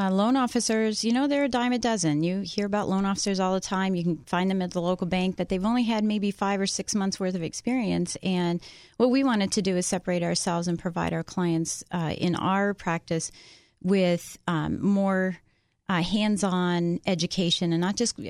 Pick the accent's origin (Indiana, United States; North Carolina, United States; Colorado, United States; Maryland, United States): Colorado, United States; now in Washington, D.C., United States; Originally from Colorado.